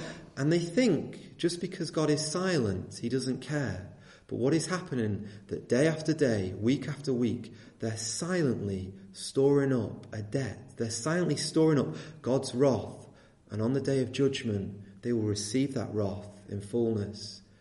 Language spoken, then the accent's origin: English; England, United Kingdom; Now, as you can probably tell, I'm not American, but it is interesting, over here in England, we stole a phrase from the Americans